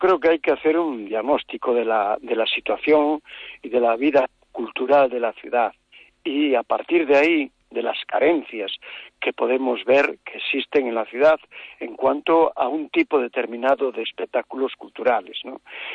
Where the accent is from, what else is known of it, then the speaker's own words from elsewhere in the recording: Vigo, Galicia, Spain; born there; a los que nacimos en Vigo